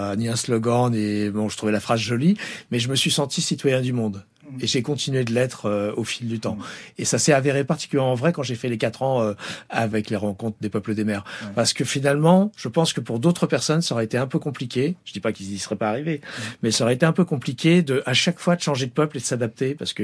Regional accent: Paris, Île-de-France, France; also born or lived in Provence / Brittany / La Rochelle; Et rien que Paris, on est parisien d'origine. À Paris, on a dû habiter dans 7-8 endroits différents.

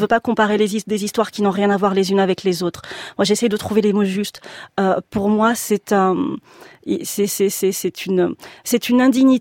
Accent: France; je suis née, j'ai 45 ans, je suis française, je suis née derrière des barbelés.

